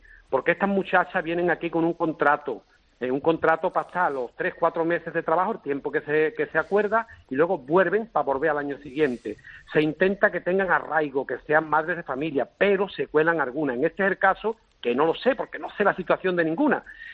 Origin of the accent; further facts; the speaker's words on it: Almonte, Andalusia, Spain; que soy de Almonte y llevo toda la vida.